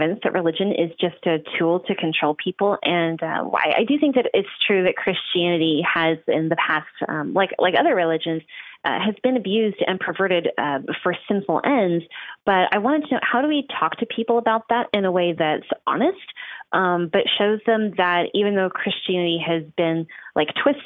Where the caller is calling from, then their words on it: Stockton, California, United States; from Stockton